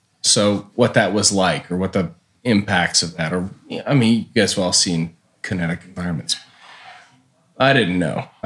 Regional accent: Lincoln, Nebraska, United States; born there; also born or lived in North Dakota; born in Lincoln, Nebraska.

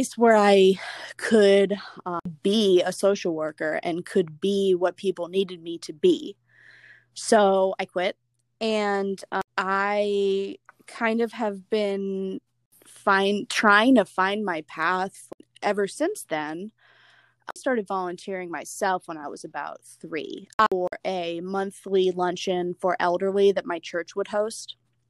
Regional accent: Cleveland, Ohio, United States; also born or lived in Atlanta; I am from Cleveland. I will say I was born in Atlanta. I moved to Cleveland when I was 2.5.

